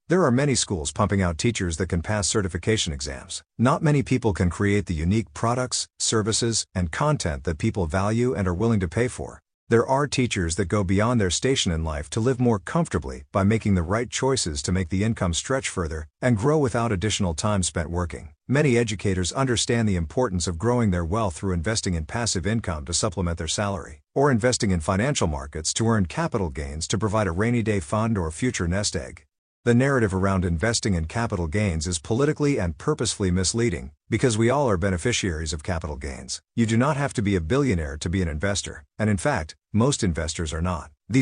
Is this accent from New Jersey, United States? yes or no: yes; New Jersey, United States; Bob Menendez of my home state of New Jersey